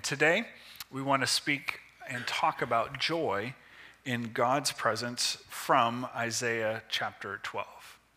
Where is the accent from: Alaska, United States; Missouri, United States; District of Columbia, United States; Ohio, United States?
Ohio, United States; Youngstown; we would get the Youngstown Vindicator where I grew up outside of Youngstown, Ohio.